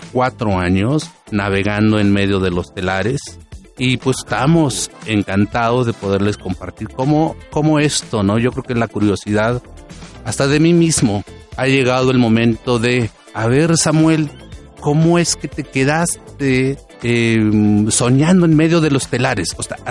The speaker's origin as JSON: {"language": "Spanish", "town": "San Andrés Larráinzar", "region": "Chiapas", "country": "Mexico", "said": "yo soy de San Andrés Larraínzar, un maravilloso pueblo aquí de los Altos de Chiapas, pueblo Tzotzil. San Andrés Larraínzar está en la zona norte del estado de Chiapas, entre Simojobelis y San Cristóbal de las Casas"}